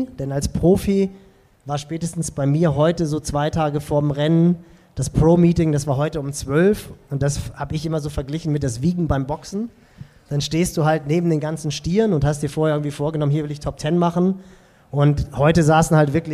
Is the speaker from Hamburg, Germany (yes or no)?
yes; Hamburg, Germany; Und das sage ich als Hamburger, das heißt schon was.